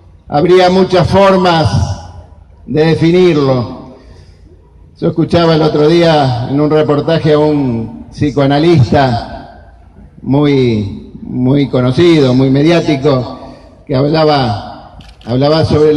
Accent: Santa Fe, Argentina; es parte de nuestra identidad como santafesinos

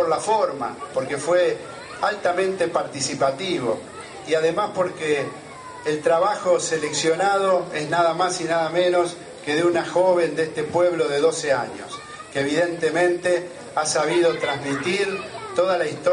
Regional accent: Santa Fe, Argentina; el legado que tenemos que compartir con ustedes como santafesinos

